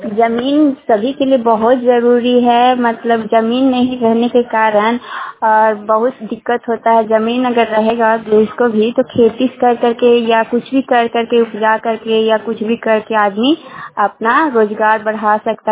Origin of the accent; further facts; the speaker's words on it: Khuja, India; गांव खुजा के रहने वाली हूँ